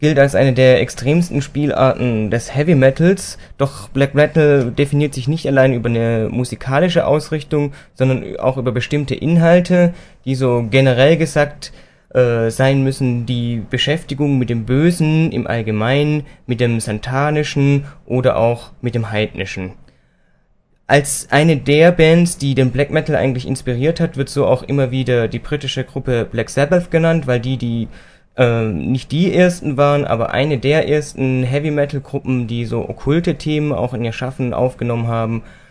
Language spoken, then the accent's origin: German; Cologne, North Rhine-Westphalia, Germany; ich komme aus Köln